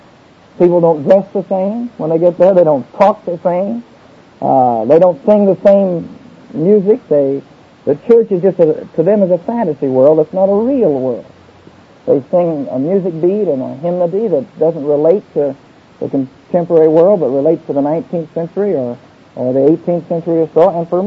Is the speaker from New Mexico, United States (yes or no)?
no; Oklahoma, United States; also born or lived in Texas; I grew up in the Bible Belt in Oklahoma and Texas